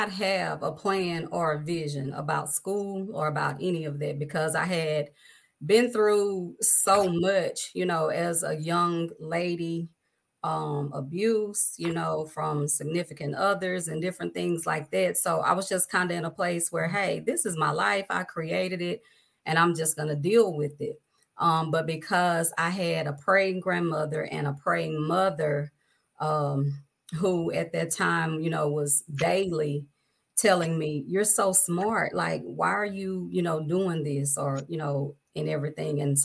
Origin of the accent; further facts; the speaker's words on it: Louisiana, United States; I am originally from Shoudrant, Louisiana. That's where I was born and reared by my grandparents, along with my mom.